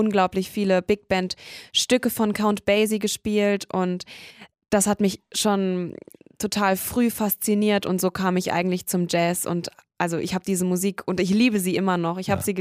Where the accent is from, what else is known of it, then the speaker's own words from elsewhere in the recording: Wiesbaden, Hesse, Germany; Ich stamme aus Wiesbaden. Dort bin ich geboren und dort begann auch meine musikalische Karriere.